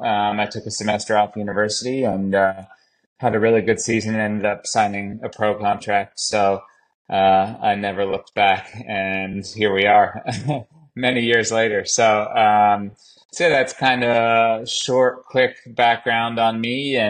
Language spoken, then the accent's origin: English; United States; Yeah, I'm an American pro cyclist, and like you said, I race for Decathlon AG Désert La Mondiale.